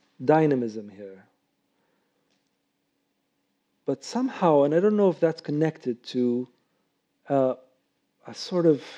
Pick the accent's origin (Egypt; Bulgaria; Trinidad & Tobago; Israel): Egypt; Cairo, Cairo Governorate; English is a second language; now in United States; because I was born here, I'm an American citizen as well, But I remember, for example, growing up in Cairo, and I went to an American school. At the age of 12 or 11, my education switched from Arabic to English.